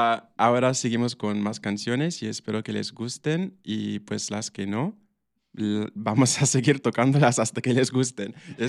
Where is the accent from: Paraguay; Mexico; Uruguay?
Mexico; Oaxaca; y esas últimas son canciones de Oaxaca, y pues yo soy de Oaxaca también